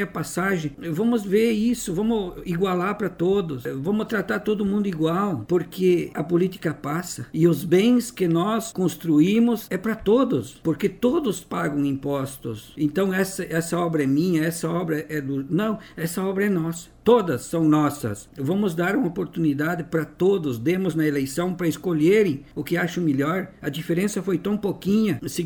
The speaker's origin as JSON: {"language": "Portuguese", "town": "Ronda Alta", "region": "Rio Grande do Sul", "country": "Brazil", "tie": "born or raised there", "said": "Porque eu nasci e me criei aqui em Ronda Alta. E eu quero ficar por o resto da minha vida aqui"}